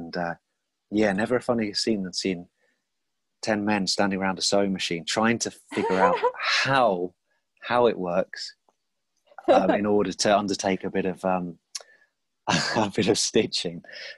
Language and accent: English; South of England, United Kingdom; It was always a bit troublesome as an Englishman from the south of England to portray a Viking.